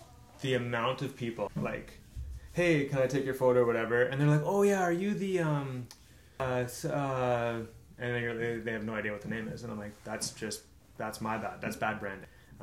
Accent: St. Catharines, Ontario, Canada; Yeah, I'm from St. Catharines.

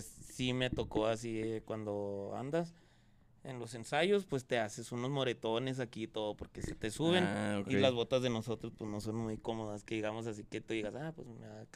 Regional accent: Ciudad Juárez, Chihuahua, Mexico; No, de aquí es Ciudad Juárez.

